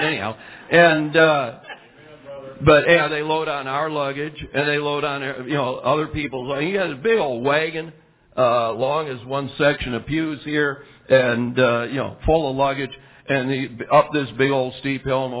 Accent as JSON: {"language": "English", "town": "Lexington", "region": "Kentucky", "country": "United States", "said": "We're from Lexington, Kentucky. They call that the thoroughbred or the horse capital of the world."}